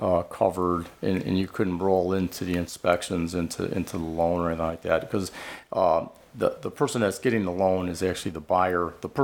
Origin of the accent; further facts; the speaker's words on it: Cleveland, Ohio, United States; I drive around Cleveland. I am from Cleveland originally, and I see a lot of homes that need a lot of work